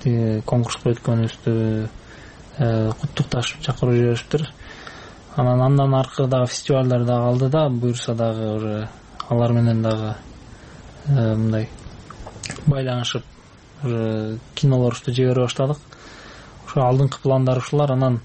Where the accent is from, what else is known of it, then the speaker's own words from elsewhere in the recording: Naryn, Naryn Region, Kyrgyzstan; Нарында туулуп өстүм, анан ошо нарында ушу башымдан өткөн окуялар бар болчу.